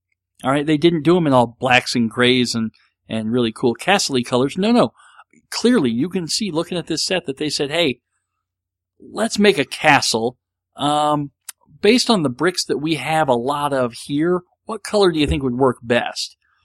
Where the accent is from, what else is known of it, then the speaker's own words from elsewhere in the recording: College Station, Texas, United States; born there; also born or lived in San Antonio; I was born in College Station, Texas. My dad went to A&M. So I was born in College Station, Texas, down near the Mexican border.